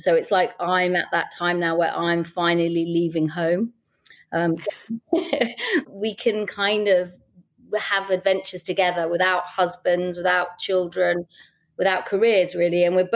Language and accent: English; London, United Kingdom; I was from Camden